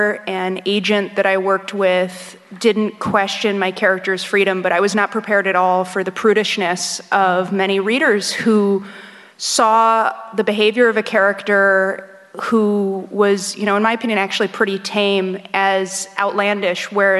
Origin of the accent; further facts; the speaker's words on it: United States; And as an American who encountered that xenophobia